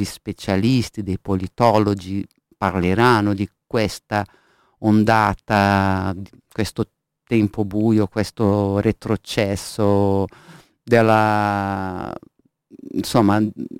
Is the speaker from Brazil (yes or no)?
yes; Brazil; Brasile non smette di produrre della musica meravigliosa e in questo momento così difficile del mio paese è una fonte di speranza